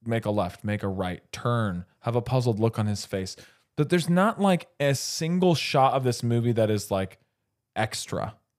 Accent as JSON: {"language": "English", "region": "Scotland", "country": "United Kingdom", "said": "I'm Scottish."}